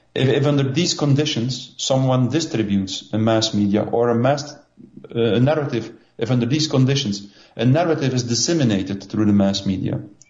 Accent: Belgium; English is a second language; Belgium. I'm from Belgium.

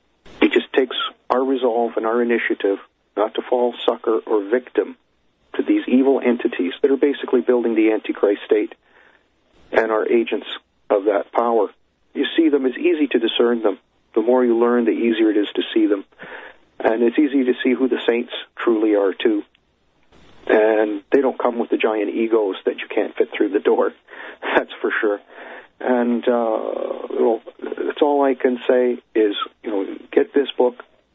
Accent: Canada; Until the next time … from Canada.

